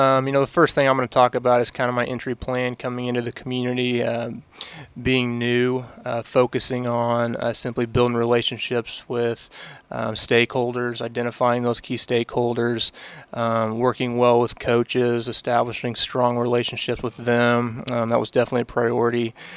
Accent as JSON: {"language": "English", "region": "Missouri", "country": "United States", "said": "Yeah, so I'm originally from Missouri."}